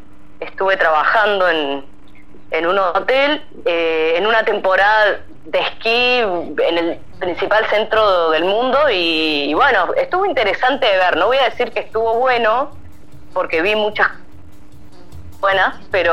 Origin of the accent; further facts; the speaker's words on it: Córdoba, Argentina; also born or lived in Neuquén; Yo soy de Córdoba, un poco cordobesa, un poco neuquina, pero bueno, tengo la mitad de mi corazón cordobés.